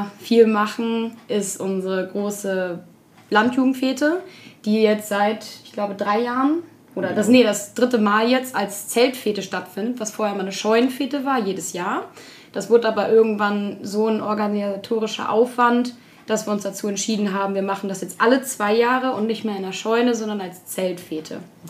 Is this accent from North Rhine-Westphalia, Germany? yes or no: no; Wietzendorf, Lower Saxony, Germany; ich komme aus Wietzendorf und bin seit 7 Jahren schon in der Landjugend Soltau